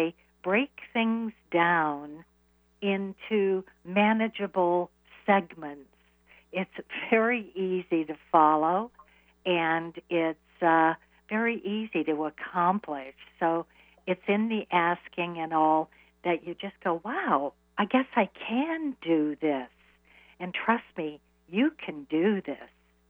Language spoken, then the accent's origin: English; Iowa, United States; now in New York, United States; I was always in corporate America. I moved to New York from Iowa.